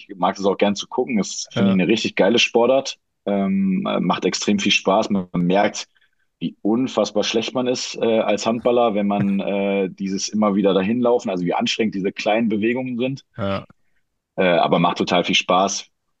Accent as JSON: {"language": "German", "town": "Gummersbach", "region": "North Rhine-Westphalia", "country": "Germany", "tie": "born or raised there", "said": "also ich bin in Gummersbach geboren und ich meine, in der Region"}